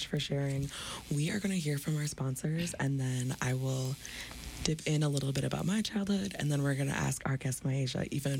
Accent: Minnesota, United States; also born or lived in California; I was born in California, as you all might remember from the first episode. At age 7, I moved to Minnesota, and I've lived in suburbs surrounding Minneapolis and St. Paul for, like, my childhood, teenagehood, and as an adult

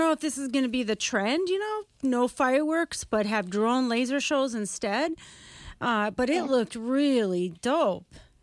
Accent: Wisconsin, United States; Well, no, but Lake Superior, I grew up on Lake Superior.

